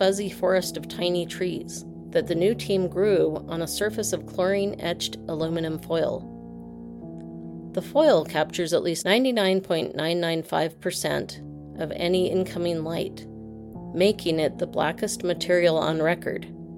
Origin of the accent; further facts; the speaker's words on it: Utah, United States; I remember in my hometown, the closest we came to pepperoni rolls was Little Caesar's pepperoni bread